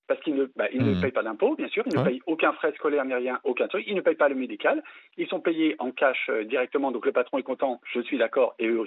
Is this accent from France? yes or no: yes; France; moi, en tant que Français, il me dira non.